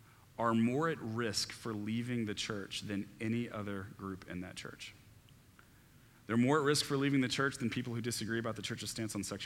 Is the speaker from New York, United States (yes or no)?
no; Texas, United States; now in Chicago, United States; So when I was growing up in Texas, there was a church in Houston, Joel Osteen's church